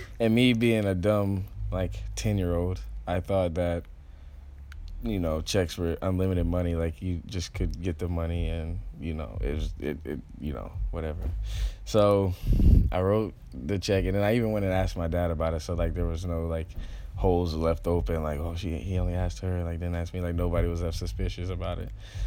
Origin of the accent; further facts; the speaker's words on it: Decatur, Georgia, United States; also born or lived in Stockbridge; I grew up on the east side of Atlanta, and for the first 6 or 7 years of my life, I grew up in Decatur, Georgia, which is the southeast side of Atlanta. And then I moved to Stockbridge, which is like 5 or 10 minutes away, and it's more suburban.